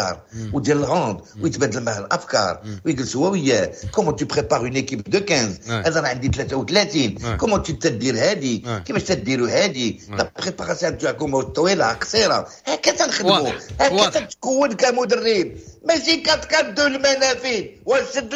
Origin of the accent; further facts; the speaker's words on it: Morocco; الاغلبيه ديال المدربين اللي نجحوا عندنا في المغرب اللي نجحوا عندنا في المغرب